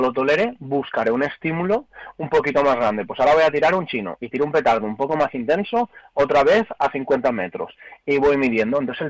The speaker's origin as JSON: {"language": "Spanish", "town": "Valencia", "region": "Valencian Community", "country": "Spain", "said": "yo soy de Valencia, ¿no?"}